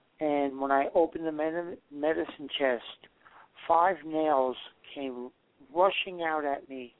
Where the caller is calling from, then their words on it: Maine, United States; I'm in northern Maine.